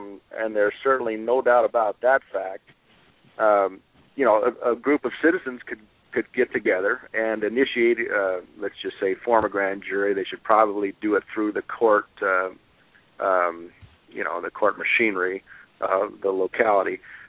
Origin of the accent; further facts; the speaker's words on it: Montana, United States; Montana is one of them, my home state